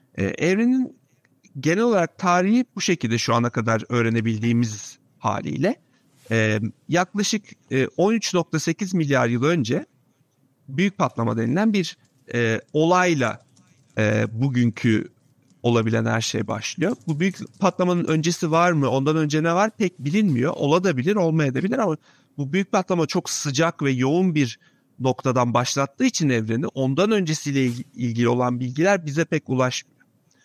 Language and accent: Turkish; Denizli, Turkey; ben Denizli'de büyüdüm çocukken.